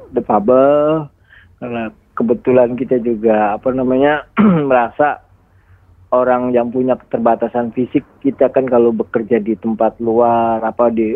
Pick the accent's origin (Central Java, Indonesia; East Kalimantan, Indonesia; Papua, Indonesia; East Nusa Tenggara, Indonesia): Central Java, Indonesia; Brebes; also born or lived in Jakarta; now in Sleman, Indonesia; Kalau saya sebenarnya aslinya dari Jawa Tengah, Brebes, lama di Jakarta.